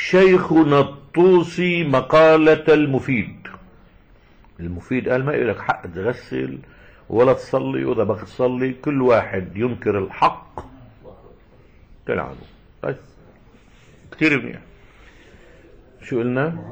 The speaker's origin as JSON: {"language": "Arabic", "country": "Lebanon", "said": "عندنا في لبنان في تعايش اسلامي مسيحي"}